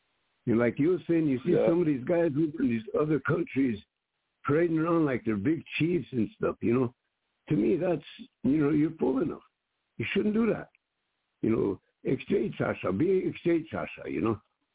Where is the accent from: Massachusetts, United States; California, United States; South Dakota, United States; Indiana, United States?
South Dakota, United States; because they found out I was a Lakota from South Dakota.